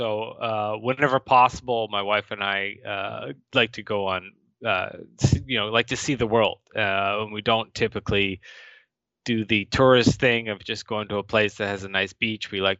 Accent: Vancouver, British Columbia, Canada; Right. I was born here in Vancouver. Both my parents are immigrants.

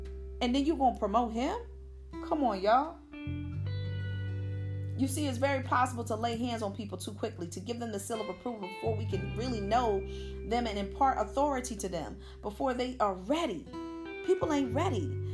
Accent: Philadelphia, Pennsylvania, United States; excuse me for my pronunciation, I am from North Philadelphia, so I'm going to spell it out for you.

